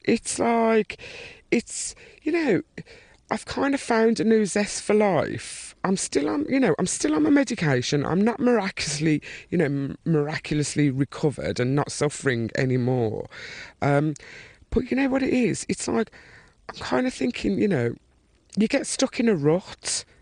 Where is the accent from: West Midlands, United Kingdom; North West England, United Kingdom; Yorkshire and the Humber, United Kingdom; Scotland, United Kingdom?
West Midlands, United Kingdom; Birmingham; I'm from Birmingham, a little street in the middle of Birmingham. A lot of people think we're stupid.